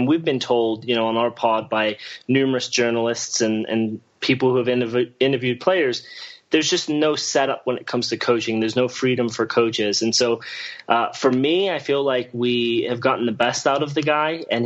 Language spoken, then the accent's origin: English; England, United Kingdom; now in Denver, United States; I've lived in Denver for 6 years. I've lived in America now for about 20. I was born and raised in England, grew up relatively close to where Arsenal trained